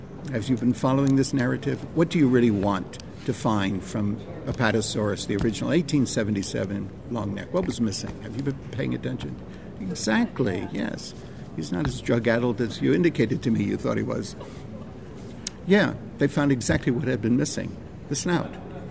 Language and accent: English; New Jersey, United States; I'm from Jersey. We punch people out.